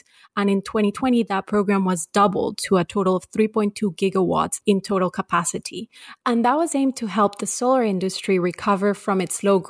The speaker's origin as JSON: {"language": "English", "region": "Massachusetts", "country": "United States", "tie": "born or raised there", "said": "In third place, though with new projects being installed at less than half the rate of New York, is my home state of Massachusetts."}